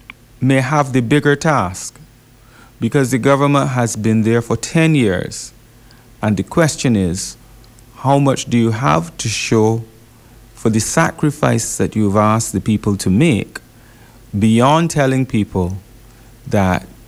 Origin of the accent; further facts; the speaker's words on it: Barbados; I grew up in the Barbados